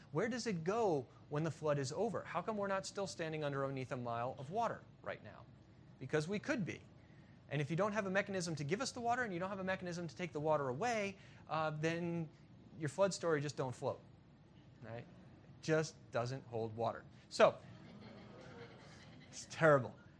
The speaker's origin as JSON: {"language": "English", "region": "Virginia", "country": "United States", "said": "In my home state of Virginia now, where I teach at Liberty University, we even find Thomas Jefferson held to this principle."}